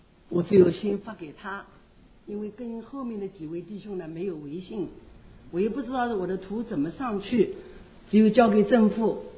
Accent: China; 那看到我们中国人去了又是新面孔

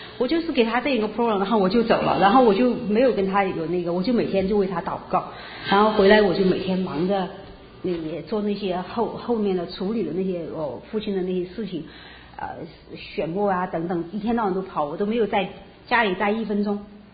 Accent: Sichuan, China; now in United States; 就那个我们四川那个嘉陵江

